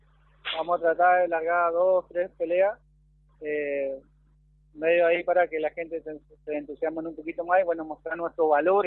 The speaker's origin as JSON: {"language": "Spanish", "town": "Curuzú Cuatiá", "region": "Corrientes", "country": "Argentina", "tie": "born or raised there", "said": "Soy de Curuzú-Cuatiá, nativo allá, y hace 2 años que estamos acá"}